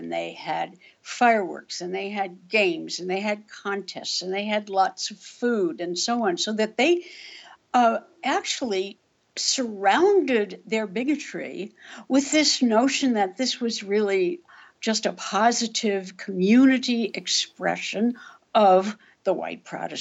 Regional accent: Oregon, United States; I chose Oregon because it happens to be my home state

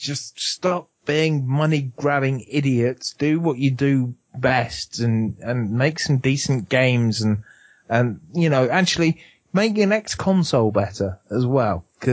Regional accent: London, United Kingdom; born there; Because I was born in London. I'm not a Celt

